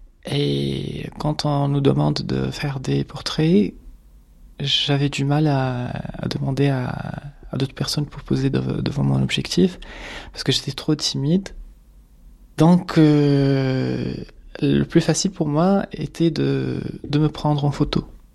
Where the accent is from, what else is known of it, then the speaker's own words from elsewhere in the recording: Tunisia; moved away as an adult; now in Paris, France; j'ai 39 ans. Actuellement, j'habite à Paris depuis 9 mois et je viens de la Tunisie.